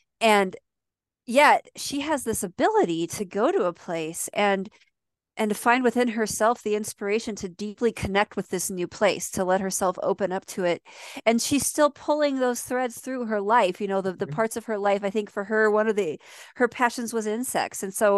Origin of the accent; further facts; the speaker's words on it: California, United States; born there; And curiously, I was born in California in the Bay Area. I lived there for about 3 months. That was it.